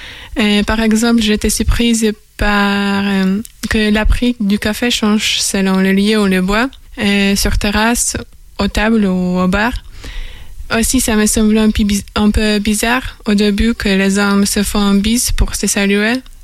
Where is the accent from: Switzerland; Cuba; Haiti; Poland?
Poland; French is a second language; now in Angers, France; Et ma ville natale se trouve au bord de la mer Baltique